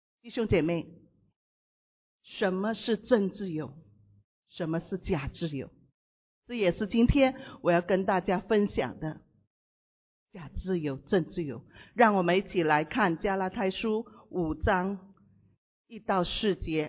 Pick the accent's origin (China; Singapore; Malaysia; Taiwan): Singapore; 我相信我们新加坡人新加坡人的出国是我们的一定要有机会出国